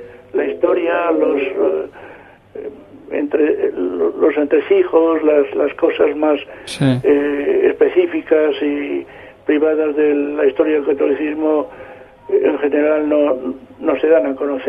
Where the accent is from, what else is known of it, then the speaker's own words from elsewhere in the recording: Spain; algo que nos toca un poco a nosotros más como españoles